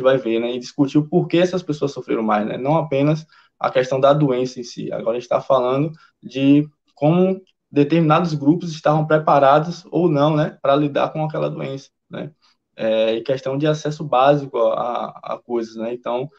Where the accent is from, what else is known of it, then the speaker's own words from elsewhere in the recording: Cruz das Almas, Bahia, Brazil; Eu sou de Cruz, estudei Cruz das Almas há muito tempo